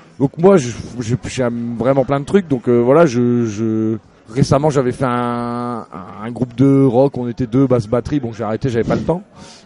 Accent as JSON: {"language": "French", "town": "Lille", "region": "Hauts-de-France", "country": "France", "tie": "born or raised there", "also_born_or_lived": "Toulouse", "said": "Et moi je suis Toulouse. Après j'ai pas l'accent parce que j'ai grandi à Lille."}